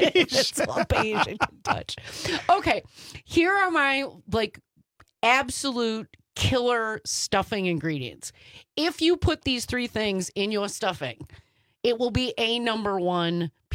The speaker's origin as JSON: {"language": "English", "region": "Wisconsin", "country": "United States", "said": "Because I'm from Wisconsin, y'all, and we want... like half the plate is going to be stuffing"}